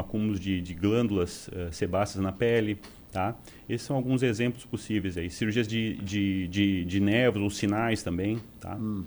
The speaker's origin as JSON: {"language": "Portuguese", "town": "Criciúma", "region": "Santa Catarina", "country": "Brazil", "tie": "born or raised there", "said": "Exatamente. Nasci em Criciúma."}